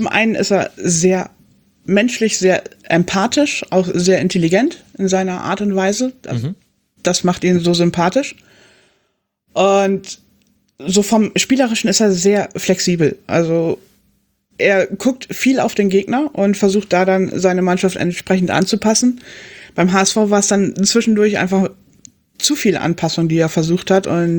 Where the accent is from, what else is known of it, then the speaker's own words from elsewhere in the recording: Düsseldorf, North Rhine-Westphalia, Germany; Ich wäre als Düsseldorfer durchaus zufrieden und glücklich mit ihm.